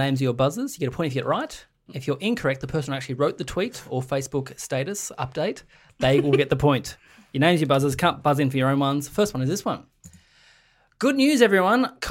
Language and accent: English; Launceston, Tasmania, Australia; I'm from Launceston